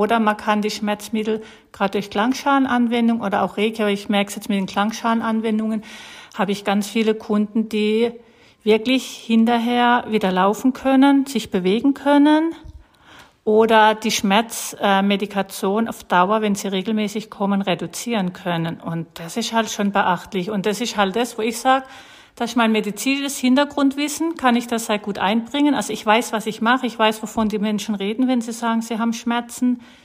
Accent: Baden-Württemberg, Germany; ich komme ja aus Baden-Württemberg und hier oben im Norden ist es noch viel, viel mehr verbreitet.

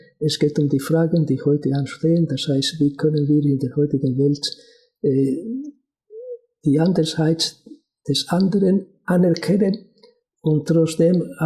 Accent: Spain; war für mich, gerade auch als Spanier, schmerzlich einerseits

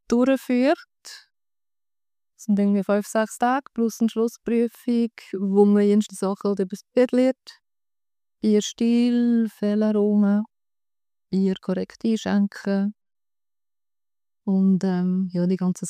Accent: Aarau, Aargau, Switzerland; Ja, danke für die Einladung. Ich bin aus Aarau

